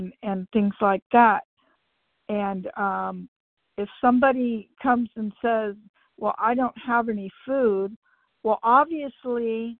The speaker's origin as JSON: {"language": "English", "region": "California", "country": "United States", "said": "I'm from California."}